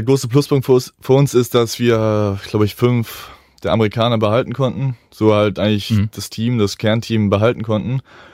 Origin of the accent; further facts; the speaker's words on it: Kiel, Schleswig-Holstein, Germany; Und als Kieler sich auch anbietet, Handballprofi werden zu wollen